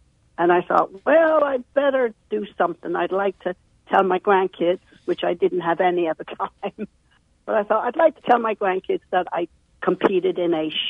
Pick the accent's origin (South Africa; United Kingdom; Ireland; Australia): Ireland; I'm from Ireland. I have 14 siblings.